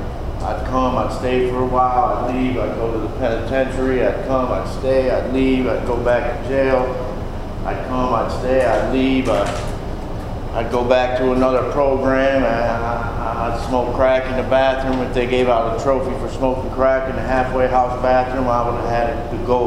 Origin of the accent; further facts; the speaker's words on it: Albany, New York, United States; originally from the Albany Rensselaer area of Narcotics Anonymous in New York State. And that's where that was my stomping grounds from the time I was a child till whenever.